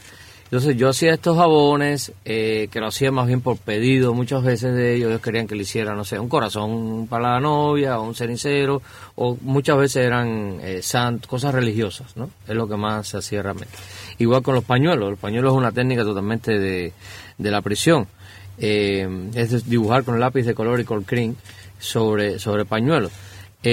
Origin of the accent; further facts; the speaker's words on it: Cuba; also born or lived in Mexico; now in United States; Yo salí de Cuba en el 2005 a México. Estuve en México 8 años